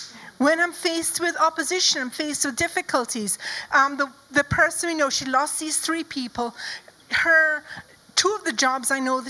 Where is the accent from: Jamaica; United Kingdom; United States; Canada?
Jamaica; I grew up in Jamaica.